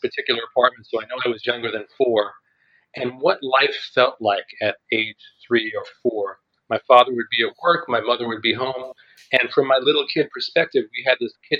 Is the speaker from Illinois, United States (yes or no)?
no; Brooklyn, New York, United States; I grew up in Brooklyn, and where we lived till I was 4 was an area called Williamsburg